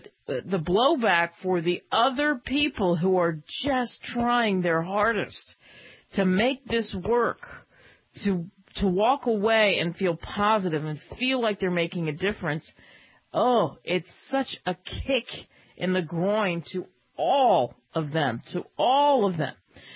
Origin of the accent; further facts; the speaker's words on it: United States; And it's so infuriating because to me, as an American, hey, the pictures are clear.